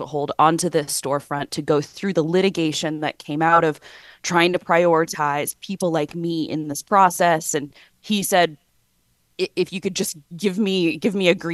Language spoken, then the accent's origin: English; Washington, United States; I'm from Washington State, which was one of the two first states.